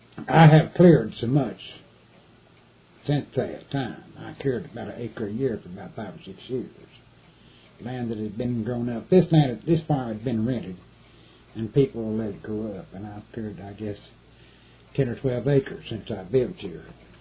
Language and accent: English; Indian Creek, Kentucky, United States; I grew up down in Indian Creek. So Wolf Creek Dam was built and the water ran the south, then I moved out here.